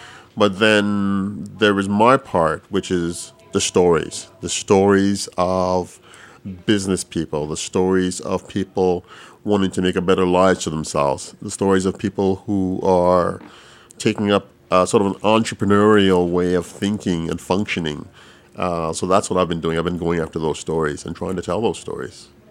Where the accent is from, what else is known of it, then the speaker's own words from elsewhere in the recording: Montreal, Quebec, Canada; growing up in Montreal, we got exposed to the diaspora and the people of the diaspora, whether they're from Haiti or from Jamaica. And for myself, I had a special feeling for Jamaica, growing up with Jamaicans in Montreal.